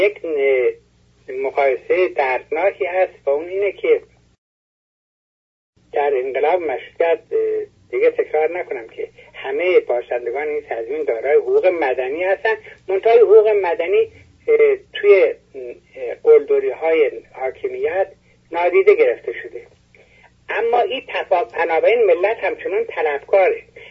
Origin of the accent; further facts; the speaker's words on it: Iran; ما اول ایرانی هستیم، بعد خوزستانی هستیم، بعد خراسانی هستیم، بعد همدانی هستیم